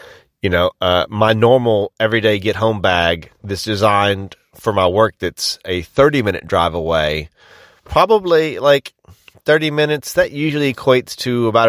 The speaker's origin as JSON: {"language": "English", "region": "the South", "country": "United States", "accent": "Southern US", "said": "they tell me that I have a very deep Southern accent. I don't think I have a deep Southern accent."}